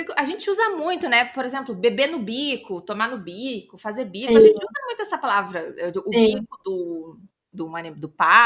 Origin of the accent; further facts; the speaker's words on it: Canoas, Rio Grande do Sul, Brazil; É que eu sou de Canoas, gente. Lá a gente faz biscate.